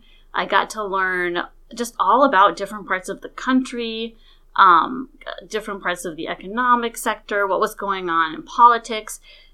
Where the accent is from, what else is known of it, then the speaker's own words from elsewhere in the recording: Duluth, Minnesota, United States; So I'm originally from Duluth, Minnesota, so I am a Minnesotan.